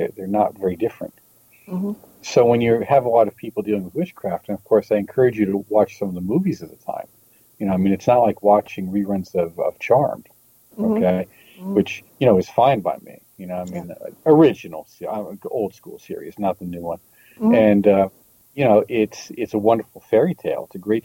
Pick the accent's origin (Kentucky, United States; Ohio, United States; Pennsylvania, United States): Pennsylvania, United States; I grew up around Pennsylvania German style Barocca, which was medieval magic.